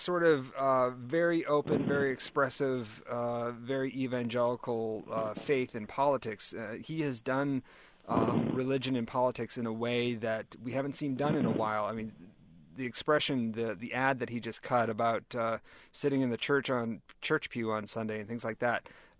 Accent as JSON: {"language": "English", "town": "Boston", "region": "Massachusetts", "country": "United States", "tie": "born or raised there", "said": "Because I grew up in Boston, just shy of Patriots Stadium"}